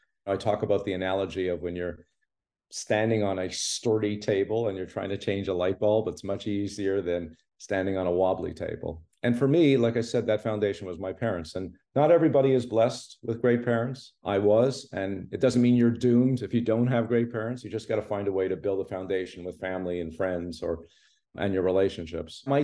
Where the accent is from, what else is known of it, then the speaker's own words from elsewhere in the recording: Montreal, Quebec, Canada; I grew up in Montreal, no connection to the entertainment business whatsoever